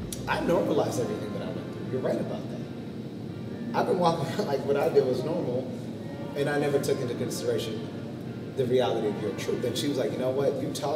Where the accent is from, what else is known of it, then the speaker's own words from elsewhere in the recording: Kenya; moved away; There's me, an African immigrant, right? Born and raised in Kenya.